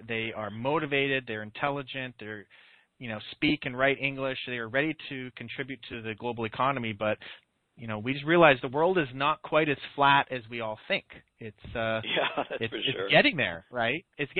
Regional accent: Canada; moved away; I am Canadian. I'm a proud Canadian. Yeah, I haven't lived there for 10 years probably

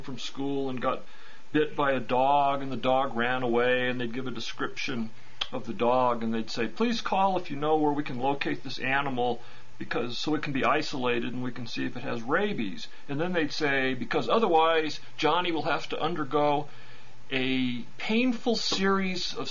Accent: Albuquerque, New Mexico, United States; Well, you know, the two things I remember most about rabies when I was growing up in Albuquerque, where there were a lot of kind of wild dogs

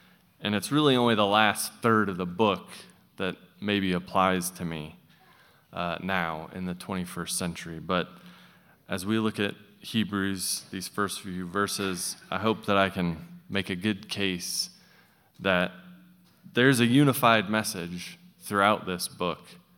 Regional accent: United States; I grew up in America in the evangelical church, and we sometimes don't talk about the Jewish context of Scripture.

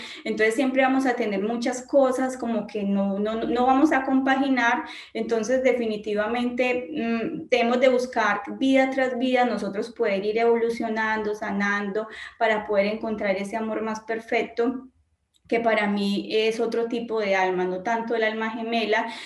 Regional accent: Colombia; Todos saben que yo soy de Colombia.

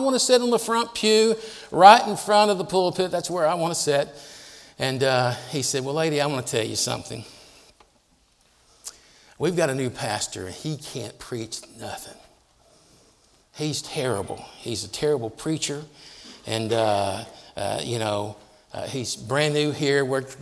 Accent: Tennessee, United States; You know, I'm from Tennessee. You probably won't even understand me anyway.

